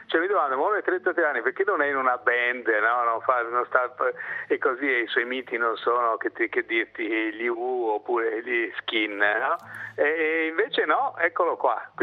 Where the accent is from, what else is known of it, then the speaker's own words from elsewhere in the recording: Florence, Tuscany, Italy; now in Polesine, Italy; io sono mezzo fiorentino, ormai mezzo polesano